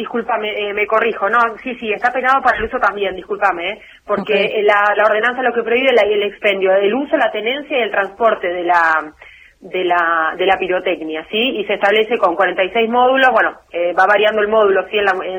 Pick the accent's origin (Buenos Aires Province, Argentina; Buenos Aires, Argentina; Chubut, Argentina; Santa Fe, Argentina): Chubut, Argentina; Esquel; born there; also born or lived in Córdoba; Sí, soy nacida acá en Esquel, sí.